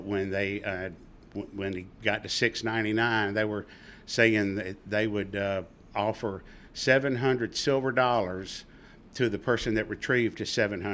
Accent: Atlanta, Georgia, United States; I grew up in Atlanta. I was born here.

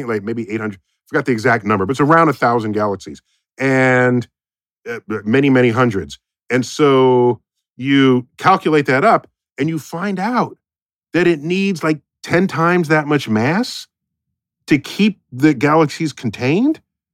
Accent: United States; But we're American, so we don't know.

